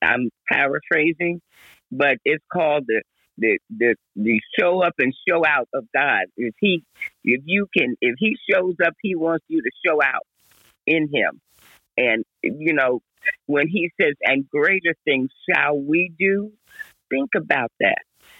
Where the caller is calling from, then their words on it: Los Angeles, California, United States; I am tapping in from Los Angeles, California